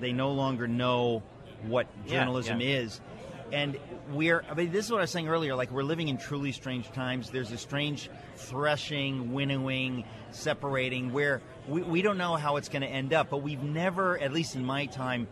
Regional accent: Danbury, Connecticut, United States; Because I grew up in Danbury, Connecticut, and right next door is Newtown, Connecticut

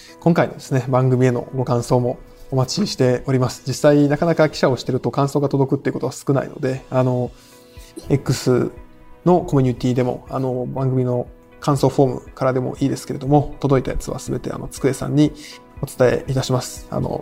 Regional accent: Nara, Japan; 私も、ね、奈良出身ですけども

